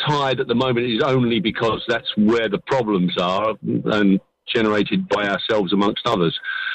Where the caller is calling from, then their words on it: Balearic Islands, Spain; in Mallorca again.